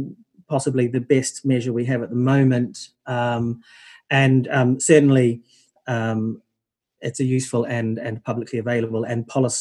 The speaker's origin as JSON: {"language": "English", "country": "New Zealand", "tie": "born or raised there", "accent": "New Zealand", "lives_now": "Cambridge, United Kingdom", "said": "I grew up in New Zealand, as the accent probably gives away. I went to a state school, as is typical in New Zealand, was a country school"}